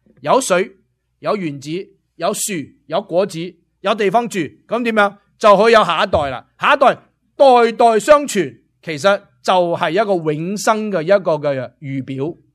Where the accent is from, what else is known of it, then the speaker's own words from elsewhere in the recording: Guangdong, China; 啊我哋广东人呢水仲有另外一个意思呢